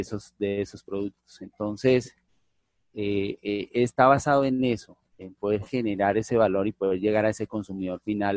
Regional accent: Guayabetal, Cundinamarca, Colombia; vengo orgullosamente de Guayabetal, Cundinamarca, vengo del campo, que es mi pasión y por ello estoy acá.

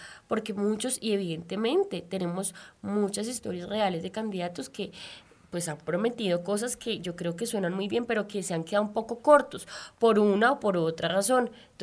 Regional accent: Colombia; es ese el momento en el que como colombianos tenemos que leer las propuestas

